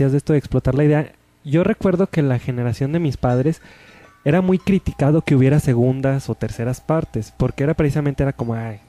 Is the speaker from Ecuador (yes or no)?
no; Mexico; Como buen mexicano que no leemos y vemos películas.